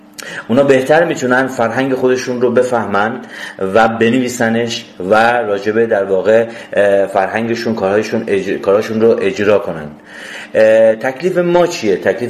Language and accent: Persian; Iran; در وهله اول من یه ایرانیم و نمیتونم از ایرانی بودنم فرار کنم